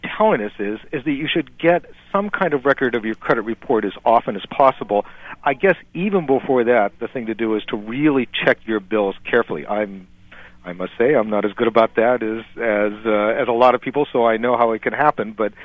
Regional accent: California, United States; the only law that speaks to that is in my home state here of California.

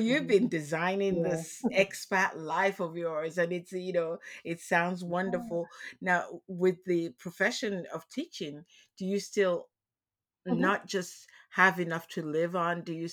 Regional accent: Nigeria; because, you know, I'm from Nigeria

